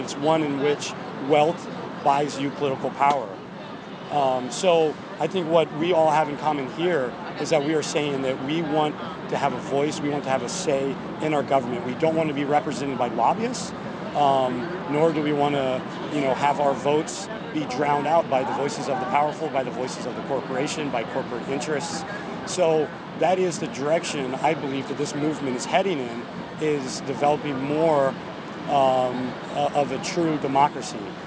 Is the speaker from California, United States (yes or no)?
no; Oregon, United States; I am from Oregon.